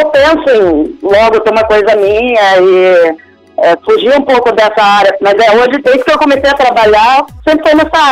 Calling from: Itapetininga, São Paulo, Brazil; Eu falo de Itapetininga, São Paulo.

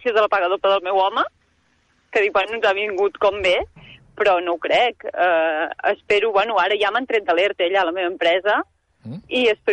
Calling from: Manlleu, Catalonia, Spain; Soc de Manlleu.

